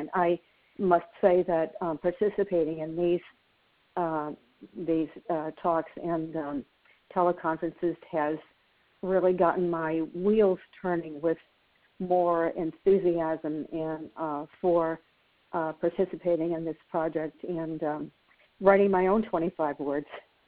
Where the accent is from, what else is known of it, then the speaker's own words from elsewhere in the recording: Torrance, California, United States; I'm from Torrance, California.